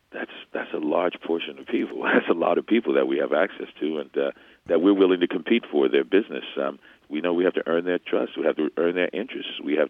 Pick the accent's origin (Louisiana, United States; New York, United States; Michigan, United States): Louisiana, United States; New Orleans; I'm from New Orleans, born and raised, and, you know, when Katrina happened, my neighborhood was in some of the deepest part of the flooding, Pontchartrain Park